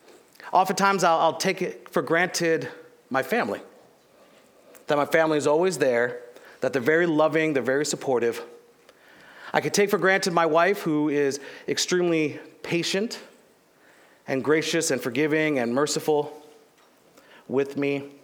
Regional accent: St. Charles, Missouri, United States; We moved here from Canada. I was raised here in St. Charles.

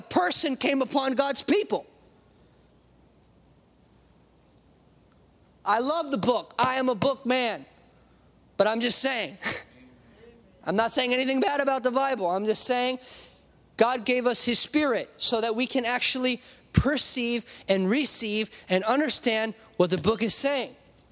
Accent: United States; But we, you know, it's hard for us to hear that because we're American.

